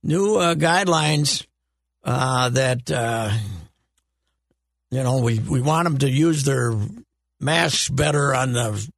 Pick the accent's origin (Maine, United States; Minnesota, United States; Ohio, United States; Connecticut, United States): Minnesota, United States; Fulda; I wrote this piece on my hometown and the merger with this town 23 miles. It was basically a piece about what's happening in rural Minnesota